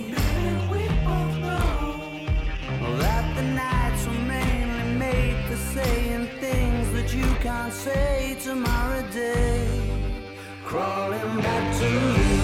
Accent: Yorkshire and the Humber, United Kingdom; It is the best. I'm from Yorkshire, so obviously I'm going to say that.

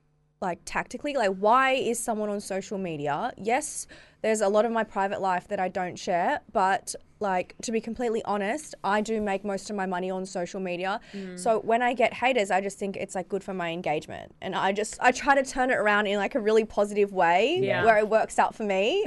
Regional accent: Australia; I feel like as an Australian, jumping out of a helicopter in Australia is like way less dramatic as jumping out of a helicopter in Africa.

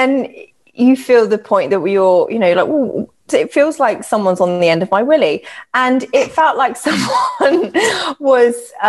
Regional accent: Birmingham, West Midlands, United Kingdom; maybe I'm just going, I'm from Birmingham

